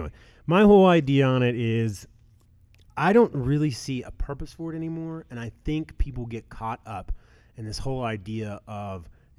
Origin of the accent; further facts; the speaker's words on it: Texas, United States; there was people in my home state of Texas getting in fist fights